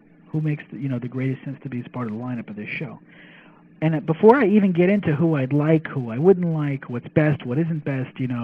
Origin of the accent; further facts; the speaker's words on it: New Jersey, United States; now in Pittsburgh, United States; We know it because, you know, I'm from Jersey, and that's Rudy.